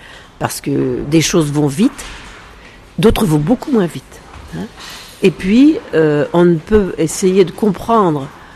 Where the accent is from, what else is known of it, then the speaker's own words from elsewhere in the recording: France; comme je suis française, les entreprises françaises à l'international.